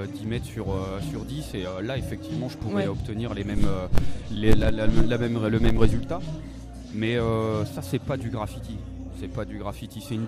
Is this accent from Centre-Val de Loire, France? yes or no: yes; Tours, Centre-Val de Loire, France; je suis de Tours